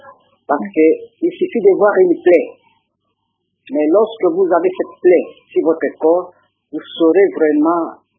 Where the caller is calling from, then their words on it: Kisangani, Orientale, DR Congo; pourquoi ne pas ramener nos compatriotes chez nous, à Kinshasa ou ailleurs